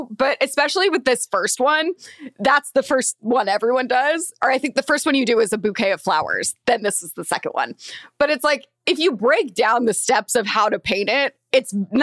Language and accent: English; Thousand Oaks, California, United States; And then I'm like, oh yeah, they live in Calabasas. So I grew up in Thousand Oaks.